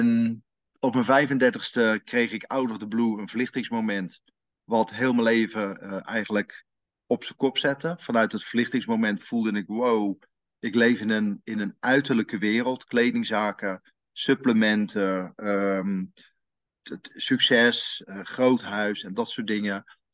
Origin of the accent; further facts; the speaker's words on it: Bonaire, Caribbean Netherlands; now in Netherlands; Ik ben in Nederland geboren bij hele aardse ouders. Opgegroeid op de Antillen, Bonaire. Naar Bonaire terug naar Nederland gekomen, gaan werken, carrière gemaakt.